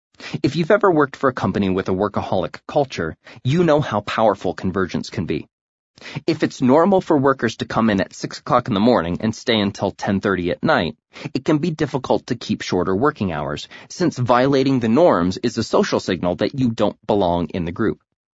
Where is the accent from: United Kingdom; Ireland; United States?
United States; Ohio; I grew up in Northern Ohio, where the Ohio State-Michigan State rivalry is alive and well.